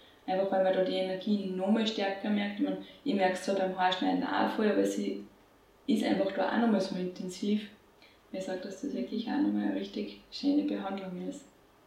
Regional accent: Fürstenbrunn, Salzburg, Austria; ich bin ja groß geworden in Fürstenbrunn am Untersberg.

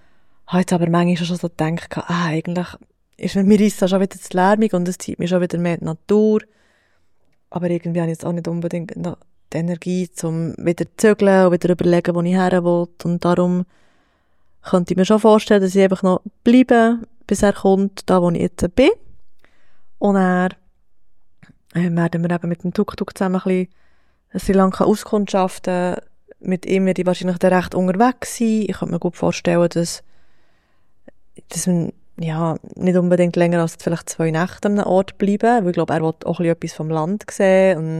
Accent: Switzerland; hey, wir sind Schweizer und ja, ein bisschen patriotisch.

